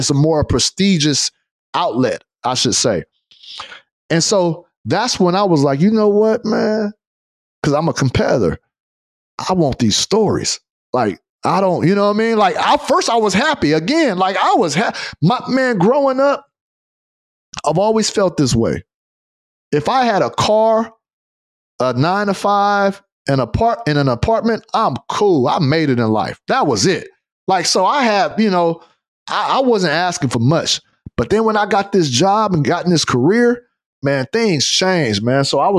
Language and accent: English; Fresno, California, United States; I come from Fresno, California, bro. Like, the area I grew up in was the west side of Fresno, where it's primarily Blacks, Asians, and Hispanics, right?